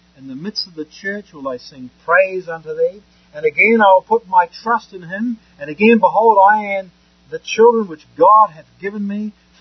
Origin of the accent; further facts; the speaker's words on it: New Zealand; I come from New Zealand, for those that don't know